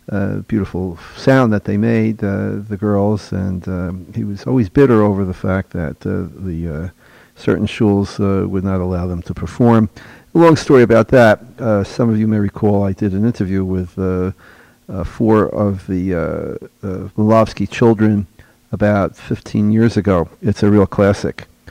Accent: Newark, New Jersey, United States; now in New York City, United States; Well, you know I'm a Jersey boy. You didn't know that? Of course. I was born and raised in Newark, and I spent most of my life there. Last few years in New York City.

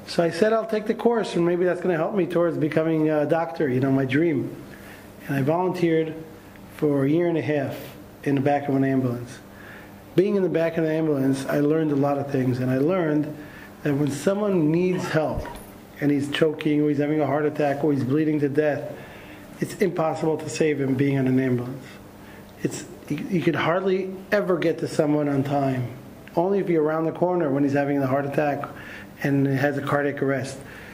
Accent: Jerusalem, Jerusalem District, Israel; When I was a kid, I grew up in Jerusalem. I was born and raised here. And when I was about 6 years old, I grew up in Beit Vegan

